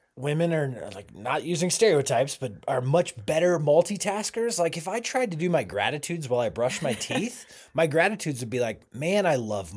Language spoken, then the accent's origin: English; Boulder, Colorado, United States; like, I'm from Boulder. I say it all the time. I had all of the resources I needed.